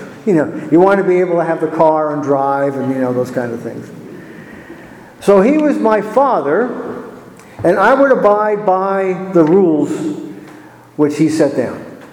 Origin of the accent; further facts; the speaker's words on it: Scranton, Pennsylvania, United States; I had the privilege of going back to my hometown up in the Scranton, Pennsylvania area, and was able to go back to the manse where I used to live